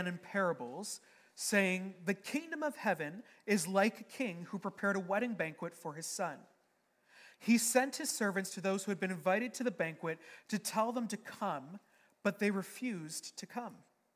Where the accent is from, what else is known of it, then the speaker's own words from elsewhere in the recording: Chatham, Ontario, Canada; also born or lived in Niagara; now in Kingston, Canada; I grew up in Chatham, Ontario, by the way, before I came to Niagara and then to Kingston.